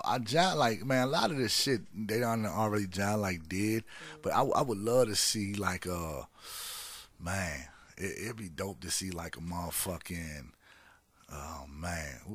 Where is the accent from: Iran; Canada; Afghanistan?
Afghanistan; Like, nah, I'm from Afghanistan, dog.